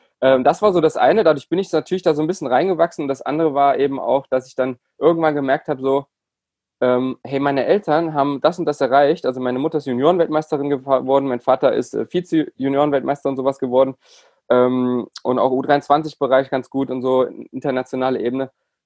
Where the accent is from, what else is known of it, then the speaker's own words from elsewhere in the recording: Bernburg, Saxony-Anhalt, Germany; Also ich hatte in meiner Heimatstadt in Bernburg hatte ich nur einen kleinen Ruderverein. Es ist noch eine kleine, beschauliche Stadt in Sachsen-Anhalt, 25.000 Einwohner.